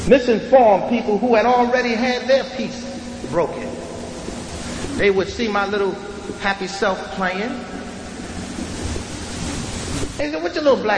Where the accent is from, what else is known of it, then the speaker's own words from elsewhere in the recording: Newark, New Jersey, United States; born there; There was a time circa 1950. I was born in Newark, New Jersey, and I came into this world a flat-out happy little boy.